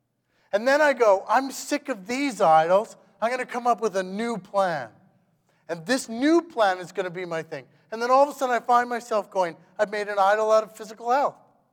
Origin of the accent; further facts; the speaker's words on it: Saskatchewan, Canada; I grew up in Saskatchewan, and so we had a lot of, you know, dirt roads.